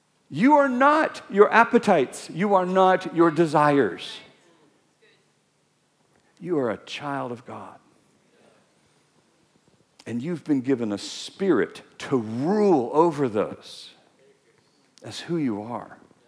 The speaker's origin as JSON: {"language": "English", "town": "Weaverville", "country": "United States", "tie": "born or raised there", "said": "I grew up in Weaverville. I was there for 20 years."}